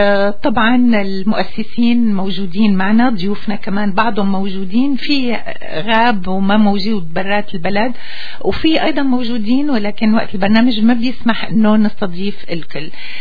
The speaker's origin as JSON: {"language": "Arabic", "country": "Syria", "said": "بلدي سوريا."}